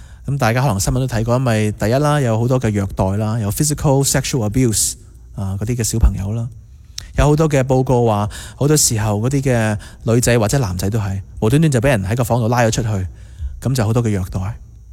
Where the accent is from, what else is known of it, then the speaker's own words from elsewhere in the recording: Canada; 我哋加拿大人咧系强壮啲嘅